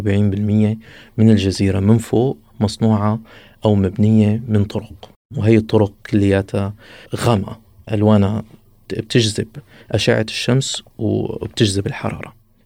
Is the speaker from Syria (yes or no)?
yes; Syria; من سوريا، وهذه قصتي.